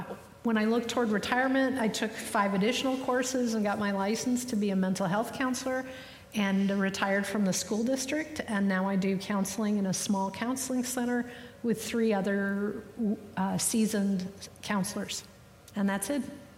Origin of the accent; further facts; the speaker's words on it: Wauwatosa, Wisconsin, United States; So I grew up in Wisconsin, a small community outside of Milwaukee called Wauwatosa.